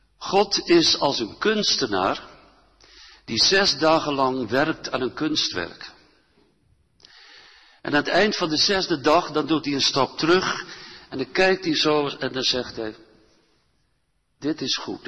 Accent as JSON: {"language": "Dutch", "region": "Gelderland", "country": "Netherlands", "tie": "born or raised there", "said": "Ik heb dat als herinnering van de Veluwse boerderij waar ik opgroeide."}